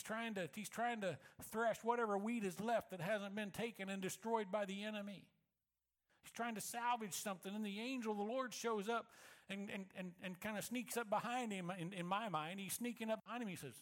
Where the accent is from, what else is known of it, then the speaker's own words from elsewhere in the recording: Missouri, United States; I grew up in North Central Missouri. So I've grown up a St. Louis Cardinals baseball fan all my life.